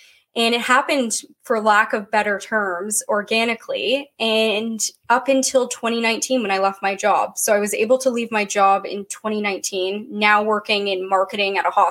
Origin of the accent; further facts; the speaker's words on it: Canada; So I'm from Canada.